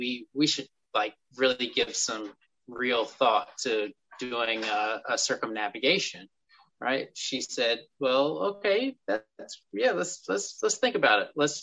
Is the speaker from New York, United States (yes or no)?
no; Alabama, United States; So I'm originally from Alabama. And the boats were all river boats.